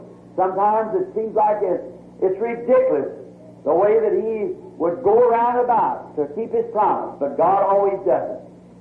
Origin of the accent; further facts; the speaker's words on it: United States; We know, I'm an American too. And it's the loveliest land in the country. All over this backslid state, this is my home. I love it.